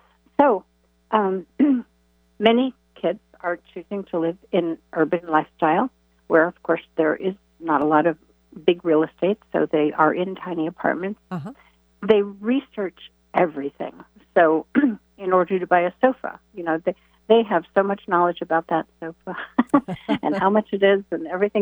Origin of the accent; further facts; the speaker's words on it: Germany; And I grew up in Germany, so we did have a big house in Germany